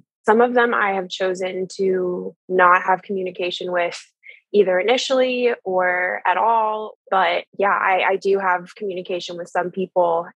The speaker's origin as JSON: {"language": "English", "town": "Columbus", "region": "Ohio", "country": "United States", "tie": "born or raised there", "said": "that's based here in Columbus, Ohio. So I grew up in Zenos or Dwell and left when I was 26"}